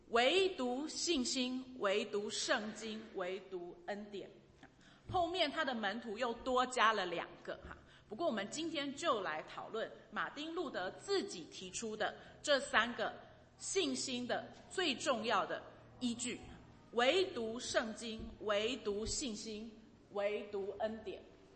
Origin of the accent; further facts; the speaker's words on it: Taiwan; 我也是从台湾来的。